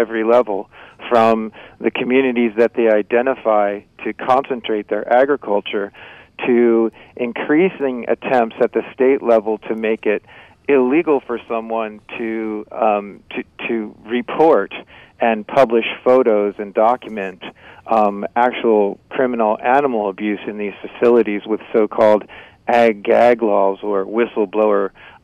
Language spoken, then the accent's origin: English; California, United States; I don't. I'm from California, so I'm not sure.